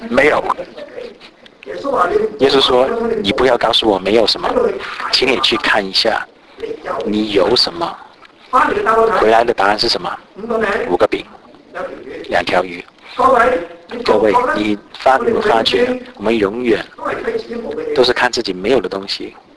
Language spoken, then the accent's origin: Chinese; Malaysia; also born or lived in Hong Kong; 我在马来西亚出生长大，去了香港念神学